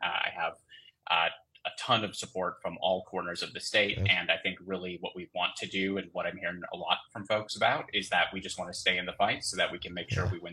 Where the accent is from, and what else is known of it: Two Rivers, Wisconsin, United States; born or raised there